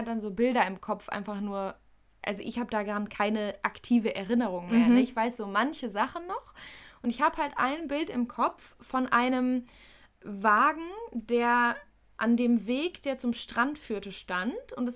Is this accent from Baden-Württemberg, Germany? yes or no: no; North Rhine-Westphalia, Germany; Und halt Umgebung, was bei uns in NRW halt so ist.